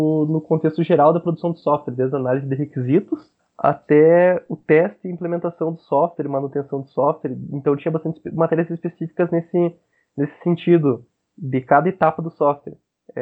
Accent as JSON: {"language": "Portuguese", "town": "Juína", "region": "Rio Grande do Sul", "country": "Brazil", "tie": "born or raised there", "said": "Eu sou natural de Juína, Rio Grande do Sul."}